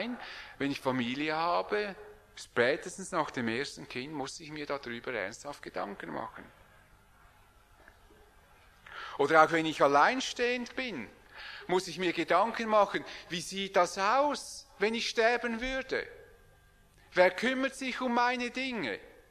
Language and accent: German; Switzerland; Niemand, gerade wir als Schweizer, niemand will sich vordrängen.